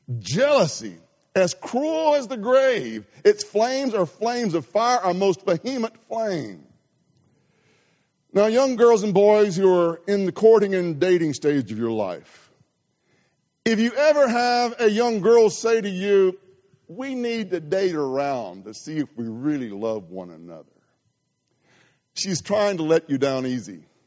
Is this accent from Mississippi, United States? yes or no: yes; Grenada, Mississippi, United States; I was from Grenada, about 10,000 people. In Mississippi, that's pretty big.